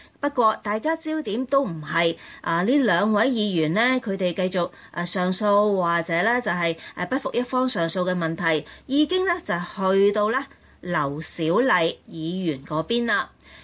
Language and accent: Cantonese; Hong Kong; 我哋香港人咧就好亲切咁形容呢一位末代港督